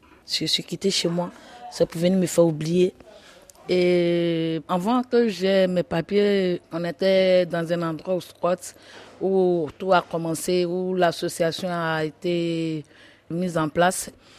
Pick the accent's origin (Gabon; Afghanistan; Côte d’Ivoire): Côte d’Ivoire; moved away as an adult; now in France; je viens de la Côte d'Ivoire. Je suis venue en France, ça fait précisément 2 ans.